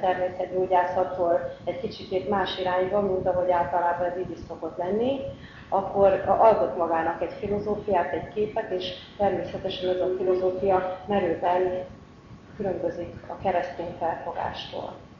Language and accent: Hungarian; Miskolc, Borsod-Abaúj-Zemplén, Hungary; Miskolcról jöttem